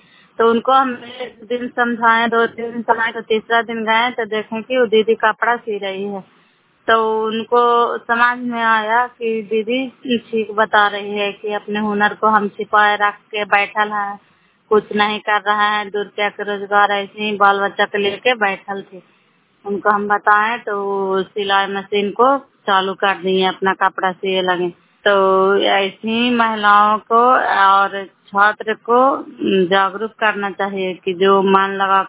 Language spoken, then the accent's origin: Hindi; Bihar, India; नालंदा जिला अगला के निवासी हूँ